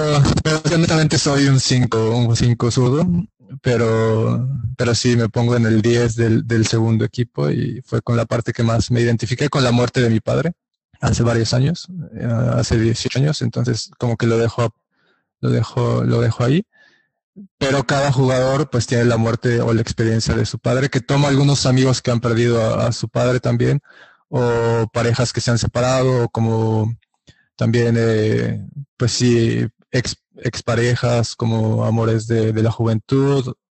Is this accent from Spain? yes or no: no; Mexico; Y tú, y yo decía mexicano y todos los japoneses eran como, ah, México, México, como súper contentos de recibir un mexicano